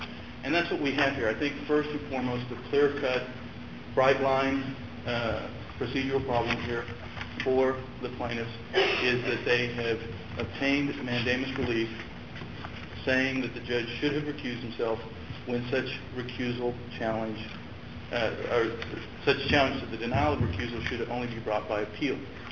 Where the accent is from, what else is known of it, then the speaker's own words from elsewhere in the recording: Corpus Christi, Texas, United States; I'm from Corpus Christi.